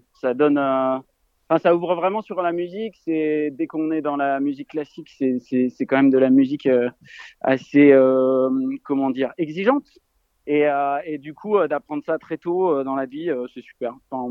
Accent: Lille, Hauts-de-France, France; Moi, je viens du Nord, hein, je viens de Lille.

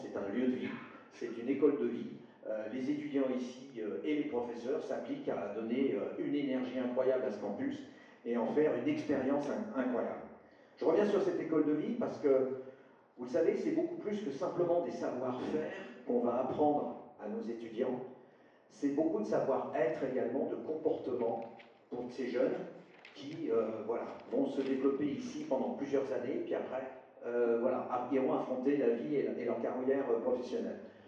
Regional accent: Lyon, Auvergne-Rhône-Alpes, France; born there; je suis né à Lyon

